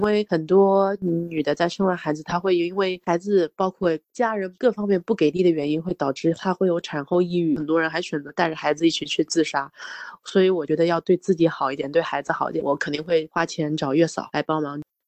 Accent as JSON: {"language": "Chinese", "country": "China", "said": "如果说是作为我们中国人亚洲人从小是吃饭吃面条长大的"}